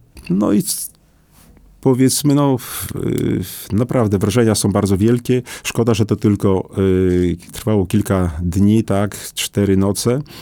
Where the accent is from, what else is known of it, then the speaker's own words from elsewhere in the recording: Podlaskie Voivodeship, Poland; Preczystaja, jak mówimy tutaj u nas po naszemu na Podlasiu.